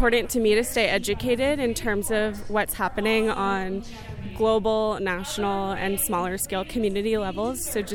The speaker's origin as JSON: {"language": "English", "town": "Boston", "region": "Massachusetts", "country": "United States", "lives_now": "Longmont, United States", "said": "I'm originally from Boston. Now I live in Longmont."}